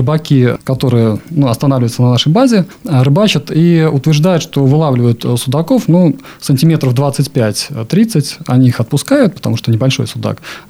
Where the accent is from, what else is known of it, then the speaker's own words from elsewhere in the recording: Velikiye Luki, Pskov Oblast, Russia; родился и вырос я в городе Великие Луки, вот, собственно говоря, в этом районе и работаю